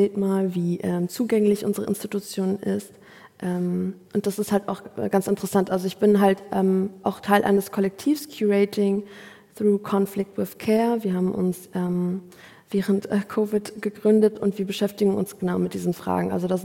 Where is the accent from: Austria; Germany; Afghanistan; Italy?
Afghanistan; ich würde hingehen als Afghanin und dort mich vernetzen